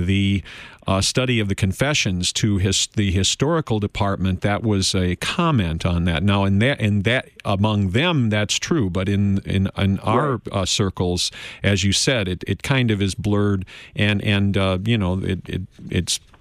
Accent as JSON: {"language": "English", "region": "Wisconsin", "country": "United States", "tie": "born there", "also_born_or_lived": "Muskego", "said": "I was born in Milwaukee County and we lived in Muskego, Wisconsin, which is in Waukesha County, after, 124th Street."}